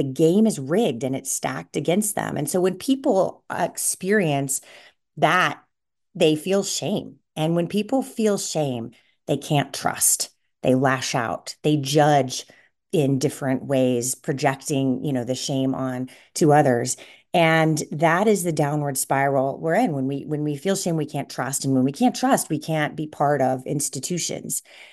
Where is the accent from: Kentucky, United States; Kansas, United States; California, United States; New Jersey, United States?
Kansas, United States; I grew up in Kansas. I was a high school debater.